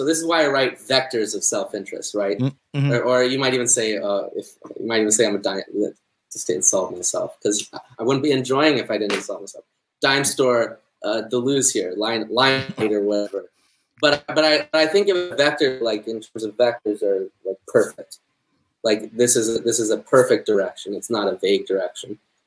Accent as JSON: {"language": "English", "country": "United States", "said": "I like convenience, pragmatism, maybe because I'm American."}